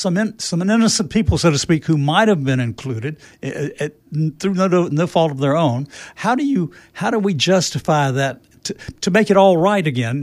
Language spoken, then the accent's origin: English; the South, United States; since I was born in the South, born and raised in the South.